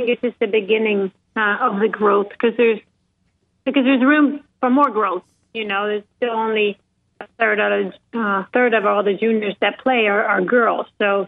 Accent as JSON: {"language": "English", "country": "Sweden", "tie": "born or raised there", "said": "growing up in Sweden, we had a golf club, and it was 10 to 15 boys, and there were two girls."}